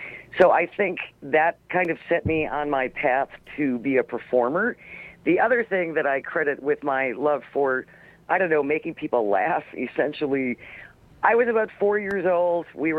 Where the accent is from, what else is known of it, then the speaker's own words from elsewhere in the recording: Hartford, Wisconsin, United States; I was born in Hartford, Wisconsin. I was the youngest of six children. Our father was a mortician. We grew up upstairs.